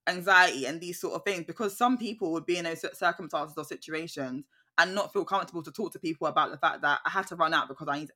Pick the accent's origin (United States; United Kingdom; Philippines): United Kingdom